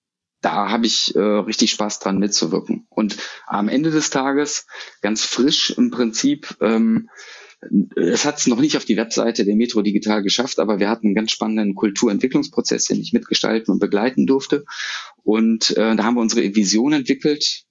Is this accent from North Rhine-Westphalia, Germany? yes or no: yes; Düsseldorf, North Rhine-Westphalia, Germany; Ich bin ein Düsseldorfer Junge, ich bin in Düsseldorf geboren, aufgewachsen und habe es aus Gründen auch nicht rausgeschafft aus der Stadt.